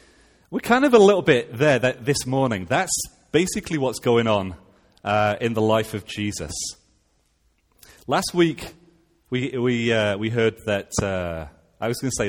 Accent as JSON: {"language": "English", "town": "Sheffield", "region": "Yorkshire and the Humber", "country": "United Kingdom", "said": "When I'm in Canada, I'm from England. When I'm in England, I'm from Sheffield. When I'm in Sheffield, I'm from the postcode Sheffield 10"}